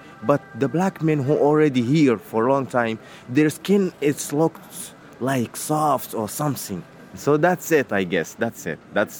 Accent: Geneina, West Darfur, Sudan; English is a second language; moved away as an adult; now in Ventimiglia, Italy; I'm from Western state in Darfur. It's called Al Jenina City, and I arrived here about 2 weeks ago in Italy.

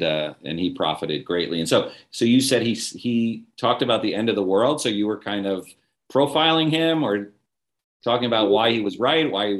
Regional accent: New Jersey, United States; Some people did say you talk pretty quickly, but I'm from New Jersey, so I'm kind of used to it.

